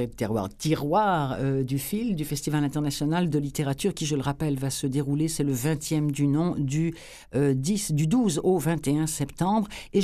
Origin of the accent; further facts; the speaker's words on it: France; accent: French; Sauf qu'avec mon accent français, vous avez remarqué que je suis de la minorité audible